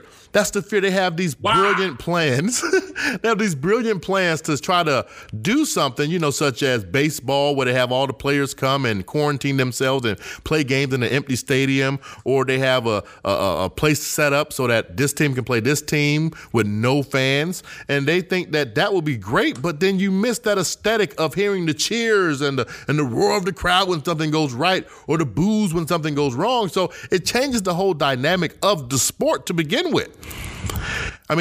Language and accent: English; the South, United States; No, No. I'm from the South.